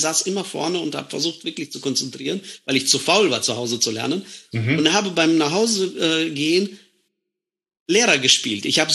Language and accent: German; Germany; Mitschüler mich dann als Faschisten bezeichnet haben und so ein bisschen gezeigt haben, dass ich als Deutscher nicht willkommen bin.